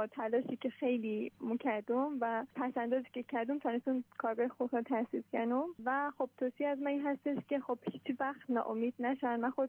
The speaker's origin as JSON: {"language": "Persian", "town": "Mashhad", "region": "Razavi Khorasan", "country": "Iran", "tie": "born there", "said": "متولد سال 1373، متولد مشهد هستم و اصالتا از بهسود افغانستان."}